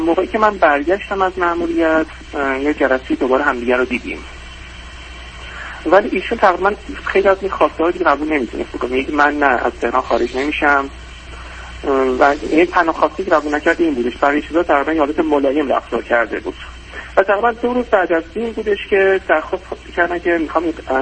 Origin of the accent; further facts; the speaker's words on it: Shiraz, Fars, Iran; چون من اهل شیراز هستم گفتم من احتمالاً برگردم به شیراز